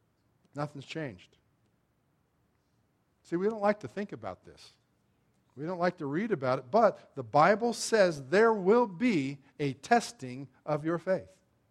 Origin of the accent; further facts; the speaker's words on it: Arvada, Colorado, United States; I grew up in Arvada, we had several Bronco players that lived real close to our high school